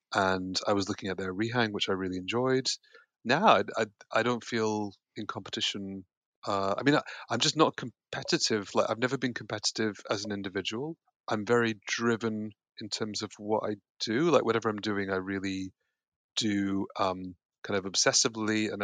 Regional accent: Yorkshire and the Humber, United Kingdom; as a teenager, early teenager, when I was growing up in Yorkshire

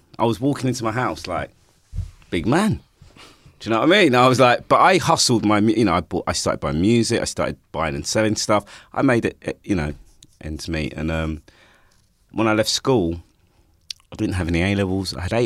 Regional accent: Stoke Newington, London, United Kingdom; And I grew up in Stoke Newington.

